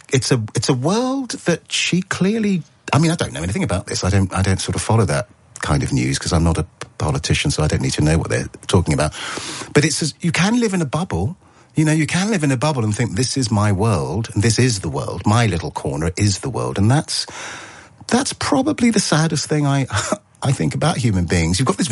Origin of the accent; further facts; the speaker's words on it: Brent, London, United Kingdom; because I live in Brent. I grew up in Brent. It's the most multicultural borough in the country.